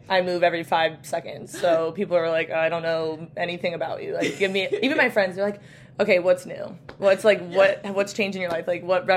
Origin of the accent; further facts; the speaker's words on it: San Diego, California, United States; I'm from San Diego, so I literally don't know anything about New York.